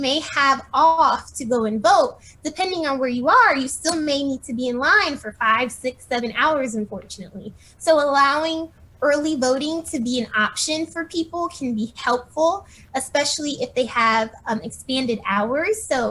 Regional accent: Florida, United States; now in Washington, United States; Like I said, I'm from Florida. I'm from Dade County, Florida. And so even my experience with voting has been different, especially now that I live in the DC area.

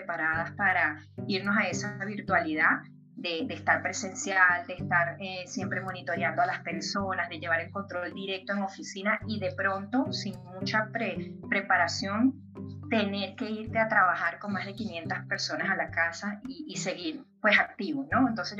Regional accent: Venezuela; moved away as an adult; now in Bogotá, Colombia; soy venezolana, pero tengo 4 años viviendo acá en Bogotá, Colombia. Me formé en Venezuela a nivel empresarial, comencé desde muy jovencita

